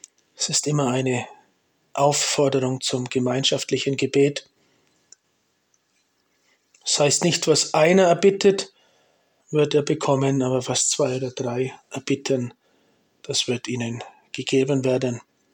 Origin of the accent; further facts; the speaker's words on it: Bavaria, Germany; Ich komme aus Oberfranken, aus Nordbayern. Bin mit 27 einmal katholisch geworden von einem ungläubigen Protestanten.